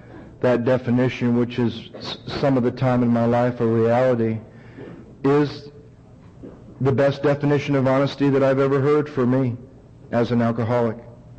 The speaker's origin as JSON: {"language": "English", "town": "Santa Monica", "region": "California", "country": "United States", "said": "I'm from Santa Monica, California. Very strange place."}